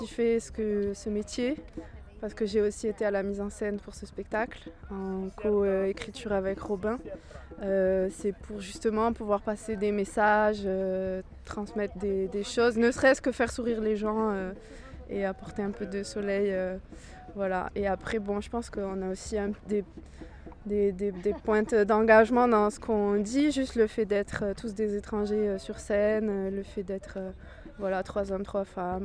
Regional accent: France; also born or lived in Guatemala; Je suis née au Guatemala, j'ai grandi en France.

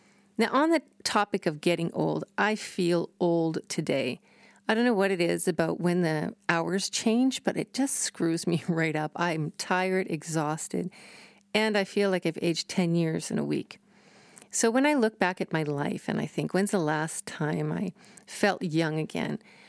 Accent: Edmonton, Alberta, Canada; I'm pretty sure it coincides with the Klondike Days, which is in Edmonton, so I'm from Edmonton

